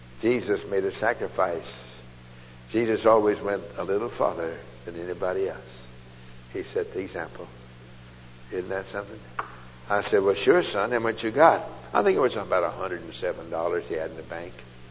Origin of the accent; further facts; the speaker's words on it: Texas, United States; I'm from Texas and we understand boots.